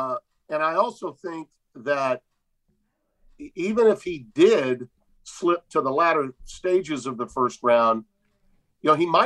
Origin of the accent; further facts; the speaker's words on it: Shreveport, Louisiana, United States; Dak is from basically Shreveport, my hometown.